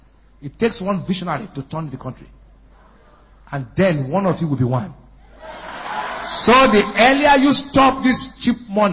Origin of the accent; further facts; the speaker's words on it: Bonny, Rivers, Nigeria; born there; I was born in Bonnie.